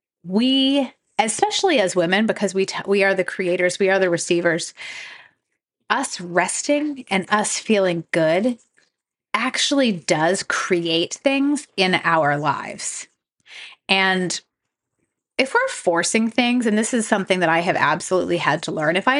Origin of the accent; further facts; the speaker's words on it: New England, United States; I grew up in New England. I think the energy of New England is just like work hard, get stuff done, hustle.